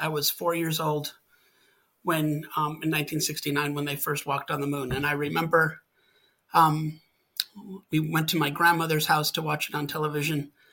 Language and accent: English; Wisconsin, United States; moved away as an adult; also born or lived in Montana; Well, I grew up in Wisconsin and then moved out to Montana for graduate school.